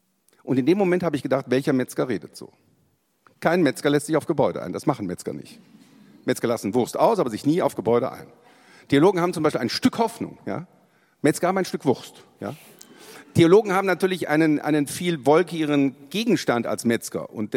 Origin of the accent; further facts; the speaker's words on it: North Rhine-Westphalia, Germany; Und sage, ja, das Christentum ist bei uns im Rheinland erfunden worden, es ist nach 1000 Jahren dann in Palästina gelandet. Wir Rheinländer sind da immer so bescheiden, dass wir das nicht sagen.